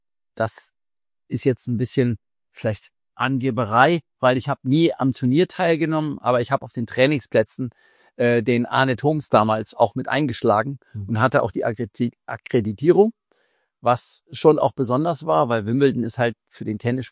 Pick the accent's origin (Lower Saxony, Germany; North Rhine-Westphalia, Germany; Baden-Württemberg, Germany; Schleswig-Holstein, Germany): Schleswig-Holstein, Germany; Lütjensee; ich bin aufgewachsen in der Zeit. Da war in Schleswig-Holstein, aufgewachsen in Lütjensee, also bei Arnsburg in Schleswig-Holstein, bei den Eltern.